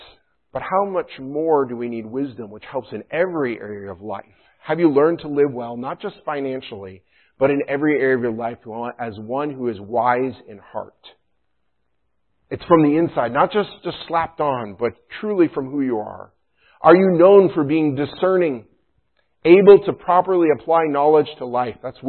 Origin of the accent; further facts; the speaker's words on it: New York, United States; I grew up in the Adirondacks, northern parts of New York, and there were springs there.